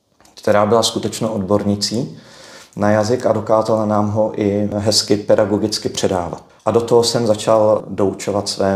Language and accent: Czech; Moravia, Czechia; Opravdu pocházím z Moravy